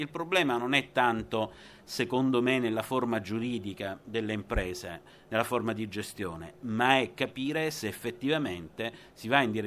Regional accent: Calabria, Italy; Io sono profondamente sudista perché sono calabrese

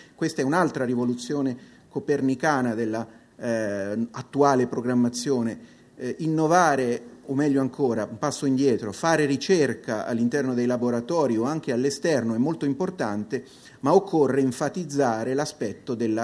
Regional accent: Tuscany, Italy; io vengo dalla Toscana, mi diletto di questi paesaggi

